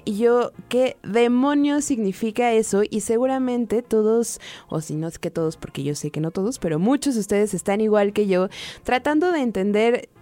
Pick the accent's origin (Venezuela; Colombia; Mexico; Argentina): Mexico; somos muchos los mexicanos que no estudiamos y que no hablamos el idioma de los abogados